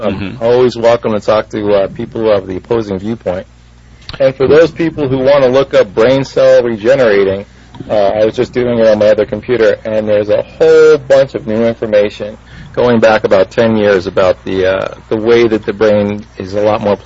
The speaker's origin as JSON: {"language": "English", "region": "New Jersey", "country": "United States", "tie": "born or raised there", "said": "I just like calling them stupid, but I grew up in New Jersey, so it's a little bit."}